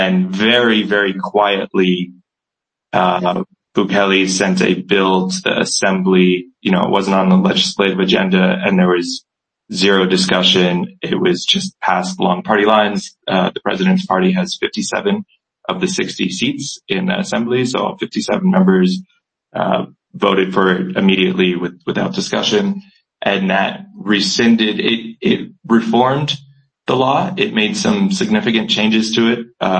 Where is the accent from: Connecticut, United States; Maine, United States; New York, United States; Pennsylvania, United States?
New York, United States; moved away as an adult; now in El Salvador; I'm from New York originally. Moved down here to El Salvador in August 2021.